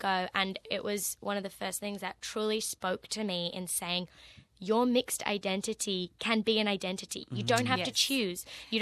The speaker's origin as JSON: {"language": "English", "country": "Philippines", "lives_now": "Australia", "said": "We say, I'm Filipino, I'm proud of that, and I'm going to find that in myself."}